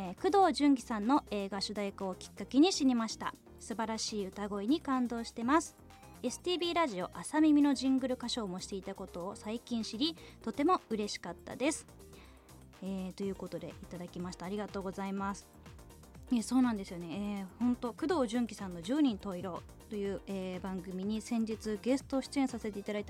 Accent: Sunagawa, Hokkaido, Japan; now in Sapporo, Japan; 出身は砂川市です。現在は札幌に住んでね、ライブ活動などをしてますけれども

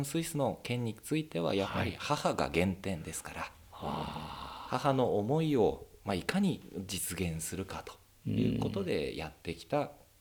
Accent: Hokkaido, Japan; 妻の実家か私の実家だねと、はい、なった時に、まあ、じゃあ十勝に帰ろうというふうになったんです。

